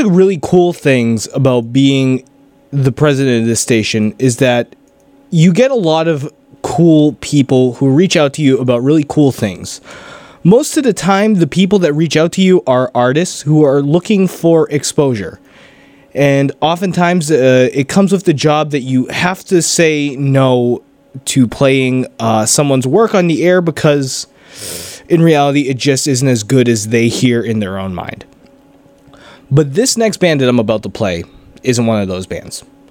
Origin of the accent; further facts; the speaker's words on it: Billerica, Massachusetts, United States; They're from my hometown of Billerica, Massachusetts